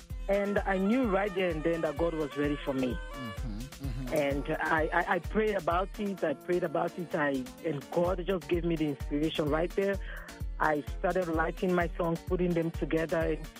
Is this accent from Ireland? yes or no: no; Southern Province, Sierra Leone; now in United States; I'm from Sierra Leone, from Moyamba District, Kayamba Chiefdom.